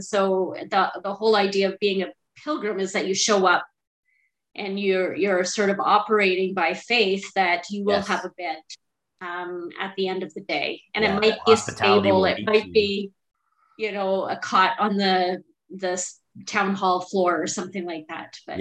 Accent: Ontario, Canada; a 2-day back-to-back training hike in Beaver Valley, which is my stomping grounds. I grew up around Beaver Valley.

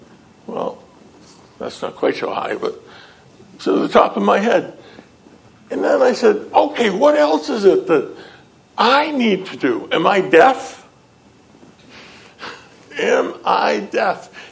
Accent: West Upton, Massachusetts, United States; And that's when I met Rick, because he was from Upton. I was from West Upton, much better place.

